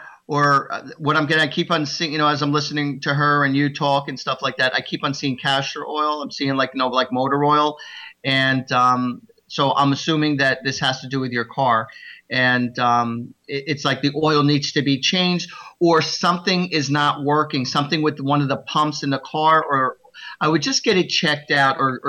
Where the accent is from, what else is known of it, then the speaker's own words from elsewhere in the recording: Hillsboro, New Jersey, United States; Oh, wow. That's in my hometown.